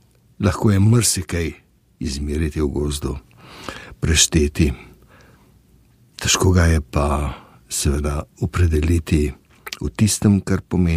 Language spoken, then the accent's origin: Slovenian; Ljubljana, Central Slovenia, Slovenia; Ko so se uglasile sirene, smo vsi iz Rožne doline bežali v Rožnik